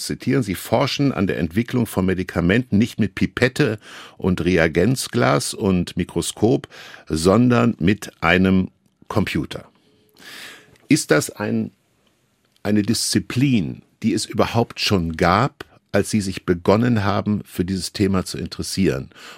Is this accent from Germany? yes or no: yes; Northern Germany, Germany; was ich als Norddeutscher natürlich gerne höre